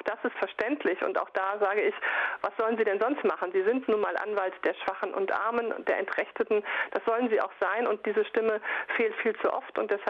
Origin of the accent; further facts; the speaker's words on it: North Rhine-Westphalia, Germany; Ich komme aus Nordrhein-Westfalen. Bei uns im Ruhrgebiet